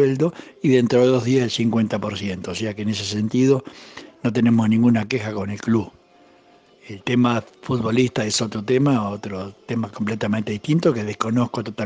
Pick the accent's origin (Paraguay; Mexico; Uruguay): Uruguay; moved away as an adult; now in Argentina; Pese a que yo soy uruguayo y hace 50 y pico de años que estoy acá en Argentina